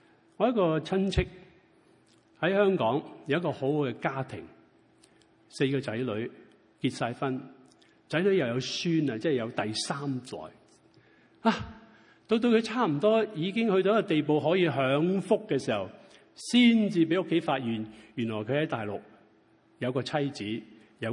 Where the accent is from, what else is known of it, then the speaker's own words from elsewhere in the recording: China; 我哋中國人有句説話：萬惡咩啊？萬惡淫為首啊，都有我哋嘅道理啊